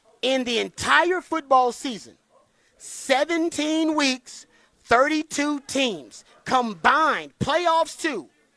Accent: Houston, Texas, United States; I'm from Houston. All right, just full disclosure. So I'm not trying to hate on Dallas people.

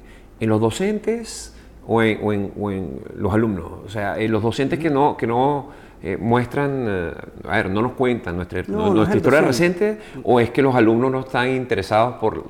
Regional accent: Venezuela; ¿Somos los venezolanos gente tan olvidadiza, de memoria tan corta

